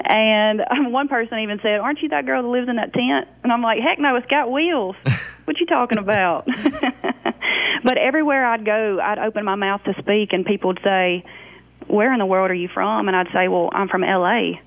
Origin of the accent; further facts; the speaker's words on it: Baskin, Louisiana, United States; I'm from North Louisiana. If you've ever heard of Monroe, you know, Duck Dynasty, that area. I'm about 30 miles south of Monroe in a little town called Baskin.